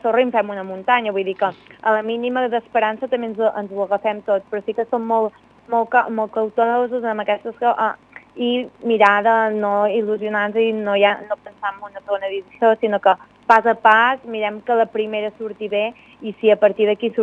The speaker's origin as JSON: {"language": "Catalan", "town": "Castellfollit de la Roca", "region": "Catalonia", "country": "Spain", "said": "per què no pot ser un referent de les comarques gironines, de la Garrotxa, vull dir, Castellfollit té molt de potencial"}